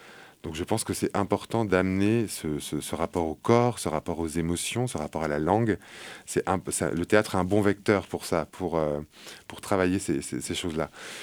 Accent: Combrand, Nouvelle-Aquitaine, France; born there; Une troupe amateur, dans ma troupe rurale, là où je suis né, en Deux-Sèvres, à Combran, voilà.

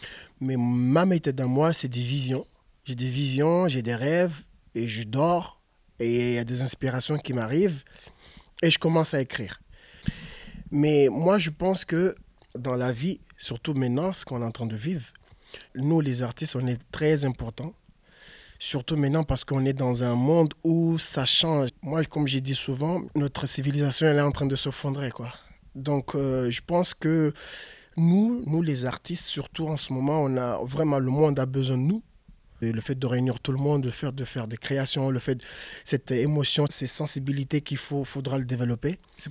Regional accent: Grande Comore, Comoros; Je suis un Comorien de la Grande Comore.

